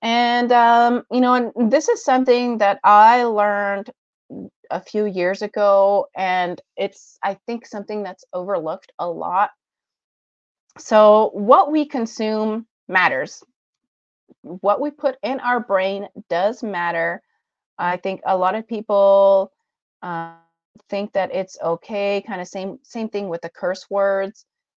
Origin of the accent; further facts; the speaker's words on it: Houston, Texas, United States; I grew up in Houston. So I grew up listening to rap and stuff like that.